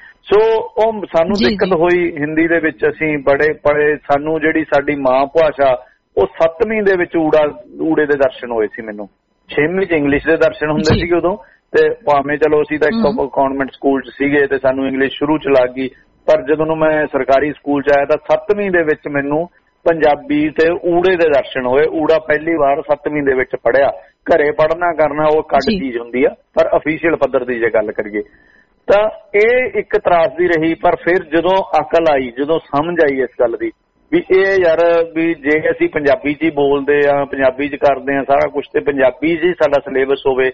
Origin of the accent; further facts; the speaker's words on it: Haryana, India; ਮੇਰੇ ਜਨਮ ਤੋਂ 3 ਸਾਲ ਪਹਿਲਾਂ ਪੰਜਾਬੀ ਸੂਬਾ ਬਣ ਗਿਆ ਜੀ, ਤੇ ਅਸੀਂ ਮੈਂ ਹਰਿਆਣੇ ਦੇ ਵਿੱਚ ਆ ਗਿਆ। ਮੈਂ ਹਰਿਆਣੇ ਚ ਆ ਗਿਆ ਜਦੋਂ ਨੂੰ ਮੈਂ ਸਕੂਲ ਜਾਣ ਜੋਗਾ ਹੋਇਆ